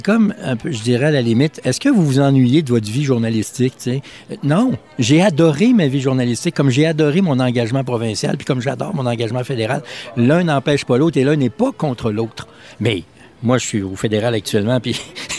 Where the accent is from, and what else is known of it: Quebec, Canada